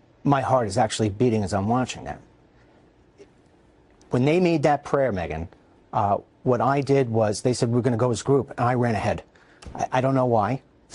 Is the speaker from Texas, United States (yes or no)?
no; New York, United States; you know, I'm a New Yorker. You're not going to BS me.